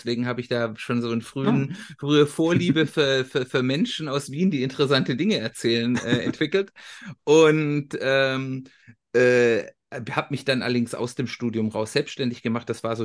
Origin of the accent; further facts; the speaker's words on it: Hesse, Germany; Und ich komme aus dem Umland von Frankfurt. Ich habe lange in Frankfurt gelebt und jetzt seit schon über 10 Jahren sind wir jetzt in den Speckgürtel, wie man ja so schön sagt, gezogen, in die schöne Wetterau